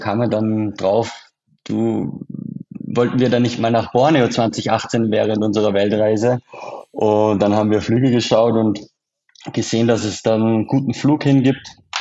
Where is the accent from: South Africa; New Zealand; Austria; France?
Austria; accent: Austrian; haben auf unserem österreichischen Dialekt gesagt: Da ist aber Fahrt.